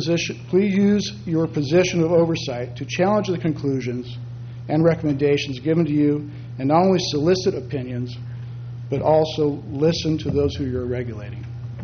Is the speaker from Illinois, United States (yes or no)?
no; Salinas, California, United States; Does that disqualify for me addressing somebody if I'm from Salinas?